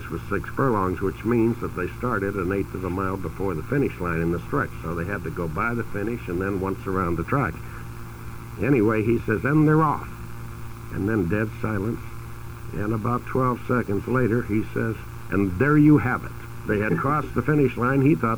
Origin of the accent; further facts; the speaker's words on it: Seattle, Washington, United States; Long Acres in Seattle, my hometown